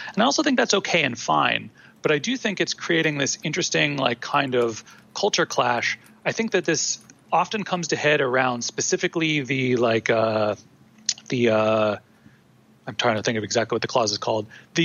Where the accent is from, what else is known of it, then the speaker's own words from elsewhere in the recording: Pittsburgh, Pennsylvania, United States; also born or lived in New York City; now in Austin, United States; I lived in New York City before, and then I've moved a lot of times in my life. So I am from Pittsburgh originally, but moved around a bunch, and this is why I'm currently in Austin.